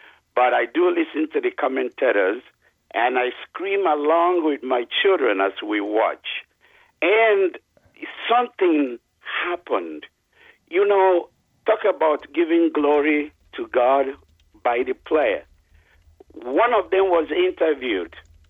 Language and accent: English; Boston, Massachusetts, United States; Now, naturally, I was rooting for my hometown team. I'm coming from Boston